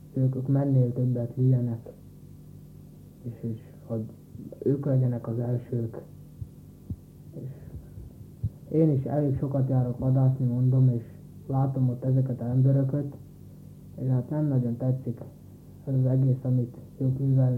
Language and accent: Hungarian; Slovakia; also born or lived in Trnava; Nem itt születtem, Nagyszombatban születtem, de itt jártam iskolába, és itt lakok. És most gimiben járok